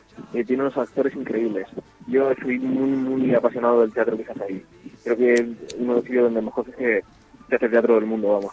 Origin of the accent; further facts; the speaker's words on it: Murcia, Region of Murcia, Spain; now in Madrid, Spain; Yo vivo en Madrid. Soy de Murcia, que es una ciudad que está lejos de España, sí. Pero vivo en Madrid.